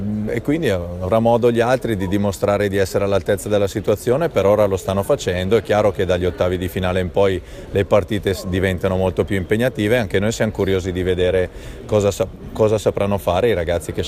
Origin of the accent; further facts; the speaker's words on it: Bergamo, Lombardy, Italy; Io poi tra l'altro sono pure bergamasco